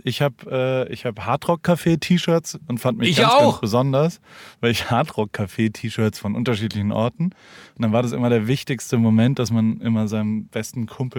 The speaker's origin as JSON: {"language": "German", "region": "Kurpfalz", "country": "Germany", "said": "Bei uns in der Kurpfalz gibt's eben auch ein bisschen Street Smart."}